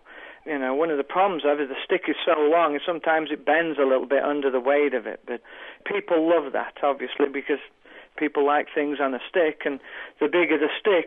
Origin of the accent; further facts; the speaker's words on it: England, United Kingdom; I'm English, but if you have toffee apples or something like